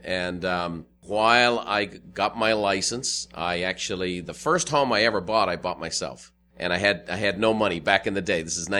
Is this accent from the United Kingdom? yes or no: no; Dublin, Leinster, Ireland; moved away as an adult; now in United States; Well, I born and raised in Dublin, Ireland. I came to America in 1986 on a vacation.